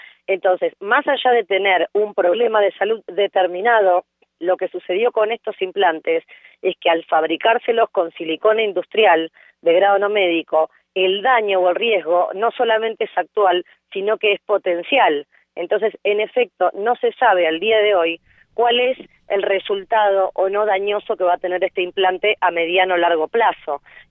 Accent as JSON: {"language": "Spanish", "country": "Argentina", "said": "Bueno, ustedes como saben, yo soy argentina, soy abogada."}